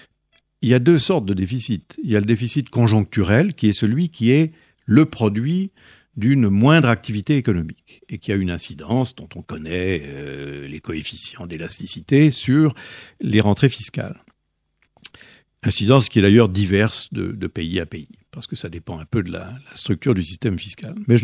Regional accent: France; Et moi je suis français

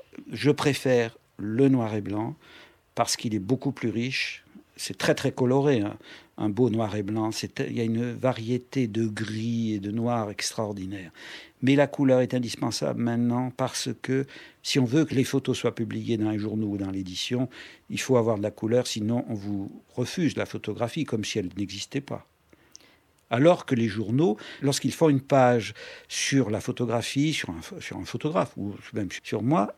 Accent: Auvergne-Rhône-Alpes, France; Moi je suis du Sud-Est, je suis de la Drôme, et j'aime énormément rencontrer les gens.

